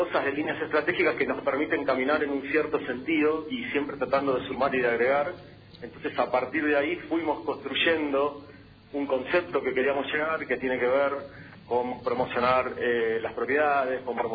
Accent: Argentina

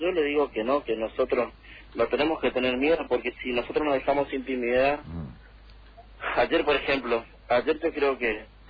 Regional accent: Posadas, Misiones, Argentina; yo soy de Posadas, yo nací acá, yo nunca me fui a Posadas, yo amo Posadas, yo quiero que mis hijos crezcan acá.

